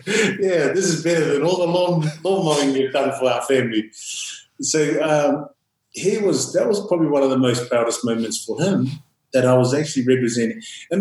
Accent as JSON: {"language": "English", "country": "New Zealand", "tie": "born or raised there", "said": "growing up in New Zealand most of my life"}